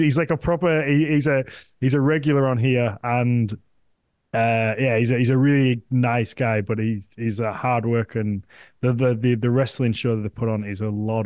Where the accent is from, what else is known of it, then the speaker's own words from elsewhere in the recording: United Kingdom; how as a Brit, I really tried looking into and researching as much as I could about this beforehand.